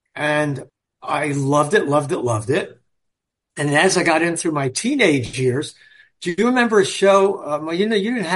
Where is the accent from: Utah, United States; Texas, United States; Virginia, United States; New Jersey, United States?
New Jersey, United States; I grew up in New Jersey, and every summer we go to the Catskill Mountains, known as the Borscht Belt back then.